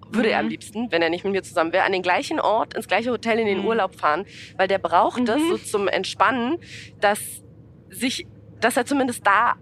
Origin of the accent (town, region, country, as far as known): Berlin, Germany; born or raised there